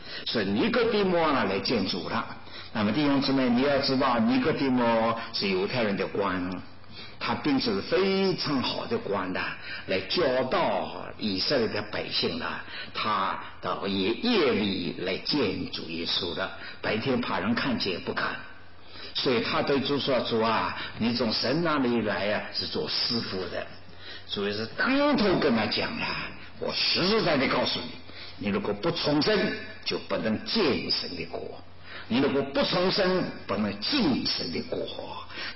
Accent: Ningbo, Zhejiang, China; 所以这我是宁波人嘛，硬硬的了

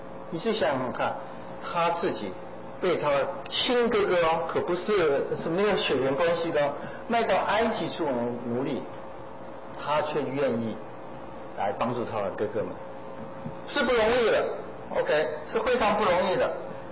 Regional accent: Chiayi, Chiayi County, Taiwan; 我是嘉义人，台湾的嘉义人，假使有人跟我说嘉义人都出什么好料，我很气啊，我会反击他的

